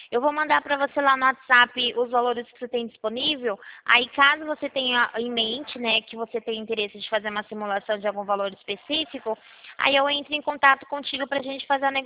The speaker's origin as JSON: {"language": "Portuguese", "town": "Campinas", "region": "São Paulo", "country": "Brazil", "said": "eu sou aqui de Campinas."}